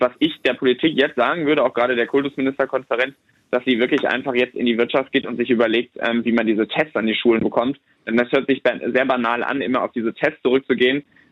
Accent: Bergisch Gladbach, North Rhine-Westphalia, Germany; ich komme ja aus Nordrhein-Westfalen, aus Bergisch Gladbach.

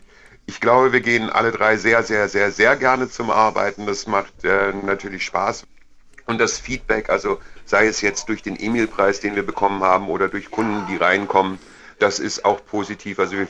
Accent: Staufen im Breisgau, Baden-Württemberg, Germany; ich komme so ein bisschen aus der Provinz. Ich bin in Staufen in Breisgau aufgewachsen.

